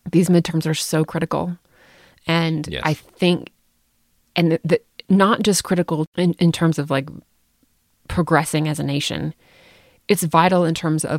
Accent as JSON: {"language": "English", "country": "United States", "said": "I'm leaving the country in 2 weeks. Oh my God, I have to travel abroad as an American."}